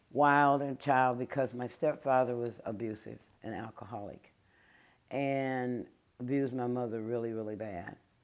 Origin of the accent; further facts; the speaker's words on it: Iowa, United States; now in South Carolina, United States; I was born and raised in Iowa, and a lot of people, when I would tell them that, because I'm African-American, would say, there ain't no African-American people in Iowa.